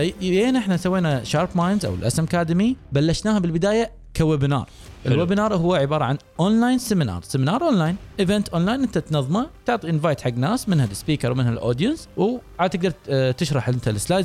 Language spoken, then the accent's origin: Arabic; Kuwait; لان اغلب الدورات كانت عندنا بالكويت